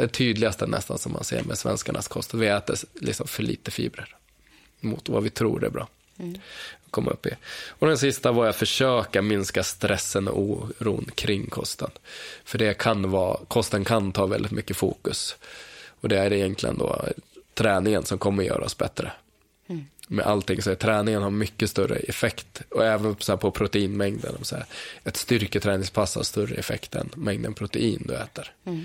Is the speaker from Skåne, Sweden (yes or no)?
no; Dalarna County, Sweden; Sprang i snön hemma i Dalarna.